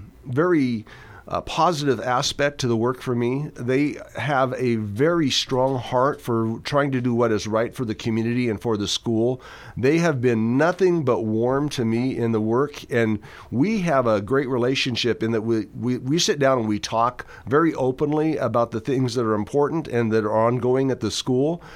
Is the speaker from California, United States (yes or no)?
no; Winston, Oregon, United States; also born or lived in Tiller / Days Creek; growing up in Winston, my mom, I was born just above Tiller, actually, out in South Douglas County. So, I mean, I'm actually from the Days Creek area originally, if you want to get down to it. But my mom raised the four of us kids in Winston by herself.